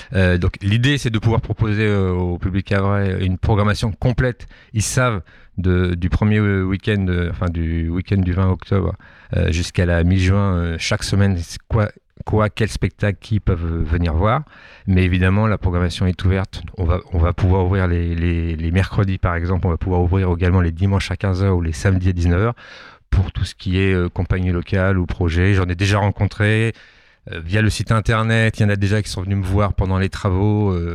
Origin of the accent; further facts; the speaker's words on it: Le Havre, Normandy, France; moved away as an adult; also born or lived in Paris; Ben moi, je suis du Havre, j'ai fait toutes mes études ici, etc. Toute ma famille est encore ici. Moi, je suis parti quand j'avais une vingtaine d'années sur Paris. Je suis monté à la capitale, comme on dit.